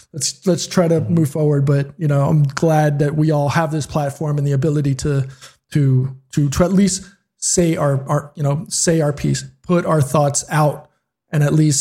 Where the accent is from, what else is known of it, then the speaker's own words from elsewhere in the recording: United States; moved away; even though I'm 5,000 miles away, but I'm still an American, I'm still a US citizen.